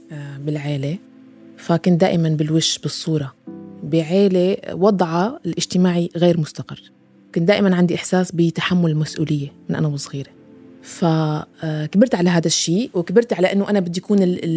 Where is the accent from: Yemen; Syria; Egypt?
Syria; Central Syria; moved away; انتقالي من مدينتي الصغيرة بوسط سوريا للعاصمة دمشق